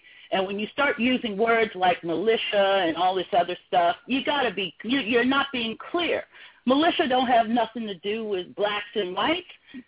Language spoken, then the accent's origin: English; California, United States; And I'm from California.